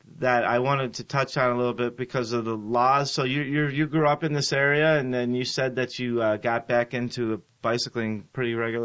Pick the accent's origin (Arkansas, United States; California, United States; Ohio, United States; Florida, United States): Ohio, United States; moved away; When I came from Ohio, which is extremely fat, I think you can pretty much bicycle across the entire state of Ohio, and you probably wouldn't even hit a hill.